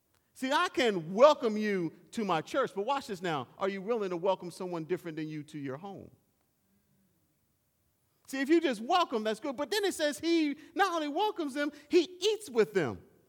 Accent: Trenton, New Jersey, United States; I grew up in Trenton, New Jersey, and Trenton, New Jersey is not a great city that everybody's trying to flock to.

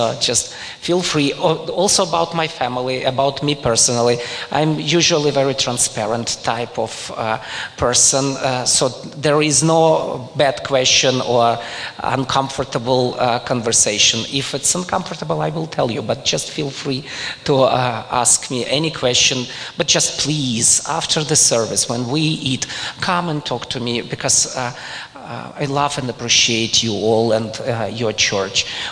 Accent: Ukraine; now in Berlin, Germany; even originally I'm from Ukraine, ask me about Ukraine

